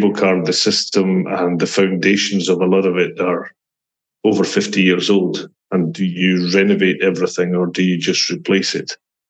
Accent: Scotland, United Kingdom; moved away as an adult; now in Switzerland; people will be able to tell by my accent that I'm not a true Swiss. I was born and brought up in Scotland and came here for a winter season. It's been a very long winter season. It's been 33 years now. 34? No, it's 34 years now.

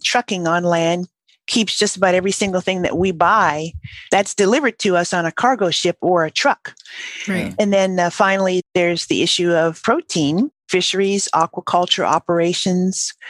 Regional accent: Hawaii, United States; So I grew up in the Hawaiian Islands, so I always start there.

